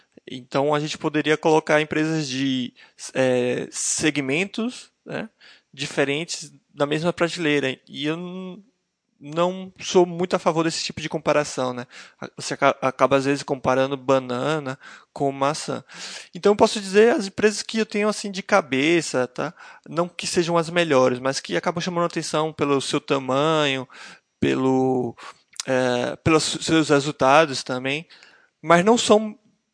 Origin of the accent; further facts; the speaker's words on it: Salvador, Bahia, Brazil; Sim, sou baiano. Baiano e soteropolitano. Dá para notar, talvez, pelo meu sotaque.